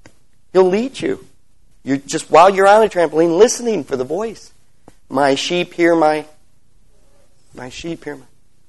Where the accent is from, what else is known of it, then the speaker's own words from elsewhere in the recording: Michigan, United States; Or in my case, I came from Michigan.